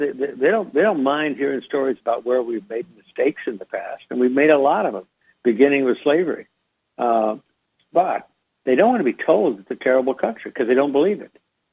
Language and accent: English; Nebraska, United States; You ask at the outset, how's a boy in Nebraska do in New York City?